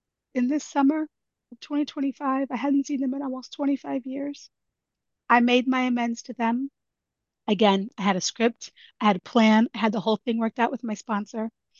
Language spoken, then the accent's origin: English; St. Louis, Missouri, United States; I couldn't even go to my home state. I'm from St. Louis, Missouri, where I went to my first OA meeting.